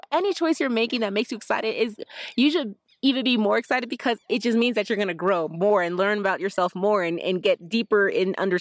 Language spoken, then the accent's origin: English; Orlando, Florida, United States; something that was missing from the excitement of life, and Orlando, Florida, unfortunately, was not providing that for me.